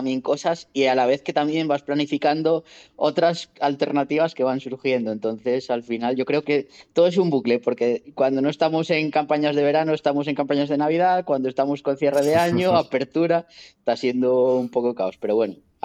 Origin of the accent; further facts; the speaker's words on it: Seville, Andalusia, Spain; En Madrid no decir que soy de Sevilla.